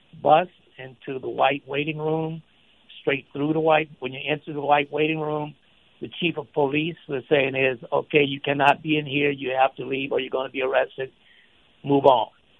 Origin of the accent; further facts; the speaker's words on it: Shreveport, Louisiana, United States; in Shreveport, which is my hometown.